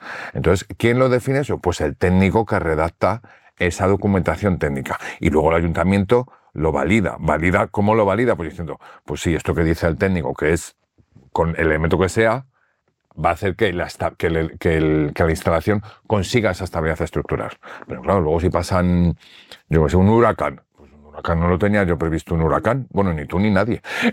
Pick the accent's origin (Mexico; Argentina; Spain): Spain; Madrid, Community of Madrid; yo soy de Madrid